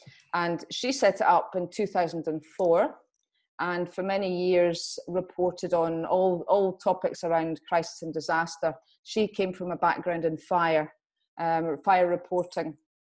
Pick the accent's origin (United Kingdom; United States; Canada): United Kingdom; Scotland; I'm Scottish. I was born very, very long time ago. My credibility for being involved in the business I'm in now is that I was in the police in Scotland since 2000.